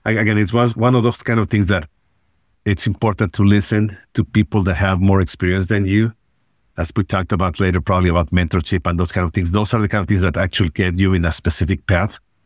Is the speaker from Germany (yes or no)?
no; Mexico; Okay. So I was born in Mexico, grew up in Mexico